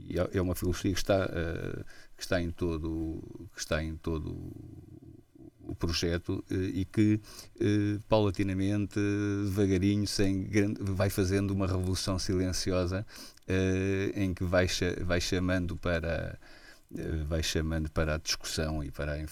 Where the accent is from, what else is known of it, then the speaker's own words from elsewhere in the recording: Tomar, Santarém, Portugal; now in Coimbra, Portugal; E não sou de Coimbra, vim de Tomar